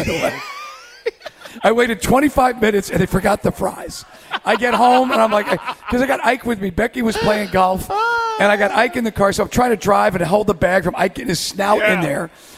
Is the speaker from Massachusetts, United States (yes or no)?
no; Long Island, New York, United States; Because my sister back where I grew up in Long Island just loaded basically like two DVDs worth of stuff.